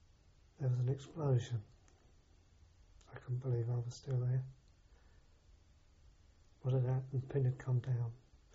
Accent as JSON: {"language": "English", "region": "England", "country": "United Kingdom", "said": "being an Englishman among the Scots there"}